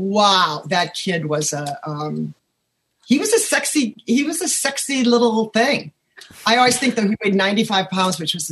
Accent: Milwaukee, Wisconsin, United States; I'm from Milwaukee.

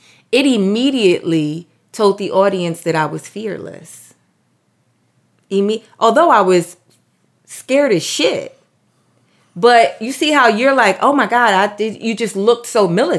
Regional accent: Harlem, New York, United States; also born or lived in Brooklyn; But yeah, I was born in Brooklyn and I grew up in Harlem. And I always feel like that's where my heart is, you know, always.

